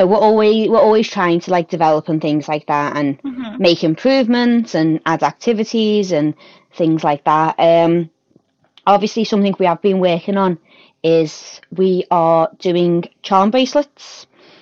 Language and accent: English; Liverpool, North West England, United Kingdom; There's one, and it's like a Liverpool dish from where I'm from called Scouse.